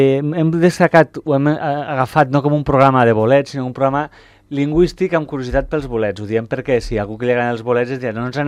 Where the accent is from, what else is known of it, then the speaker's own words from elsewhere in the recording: Barcelona, Catalonia, Spain; quan venim els de Barcelona